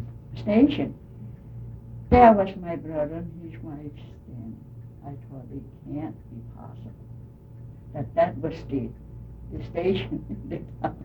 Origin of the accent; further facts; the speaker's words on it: Copenhagen, Capital Region of Denmark, Denmark; and I came right from Copenhagen.